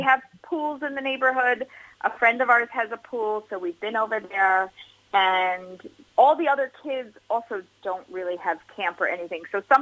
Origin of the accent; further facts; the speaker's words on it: Philadelphia, Pennsylvania, United States; I'm from Philadelphia, and we had pretty hot, humid summers.